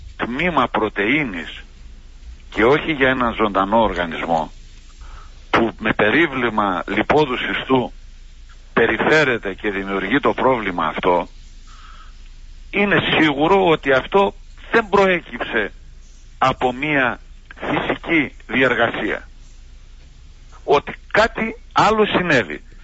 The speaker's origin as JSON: {"language": "Greek", "region": "Crete", "country": "Greece", "tie": "born or raised there", "said": "Νιώθω δηλαδή ότι σαν να είμαι στον νομό μου και στο χωριό μου, που λέω όταν είμαι στην Κρήτη."}